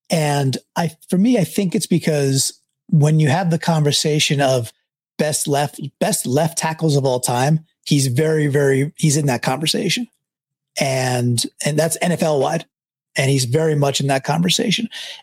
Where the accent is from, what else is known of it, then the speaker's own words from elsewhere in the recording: New York, United States; And I grew up in Long Island in New York